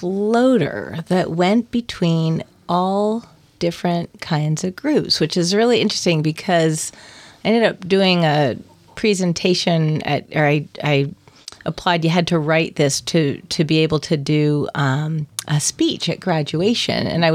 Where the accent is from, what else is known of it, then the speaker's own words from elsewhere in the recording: Boston, Massachusetts, United States; now in Port Townsend, United States; So I grew up on the South Shore of Boston, and I am a product of public school system.